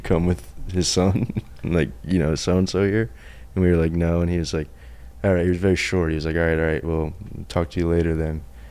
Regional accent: New Jersey, United States; it was at the Stress Factory because we're both from Middlesex County.

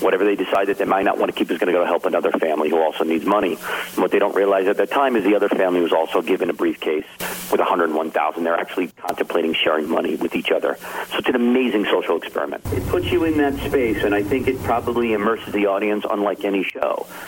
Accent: New Jersey, United States; also born or lived in New York City / Long Island; I am. I was born in the Bronx. And I grew up in New Jersey. I lived on Long Island.

